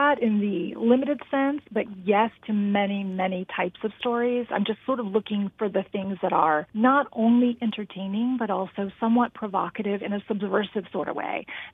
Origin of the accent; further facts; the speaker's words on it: Riverside, California, United States; also born or lived in Midwest; So I was born and raised in Riverside and spent the majority of my growing up years in the Midwest, in and out of theaters, community theaters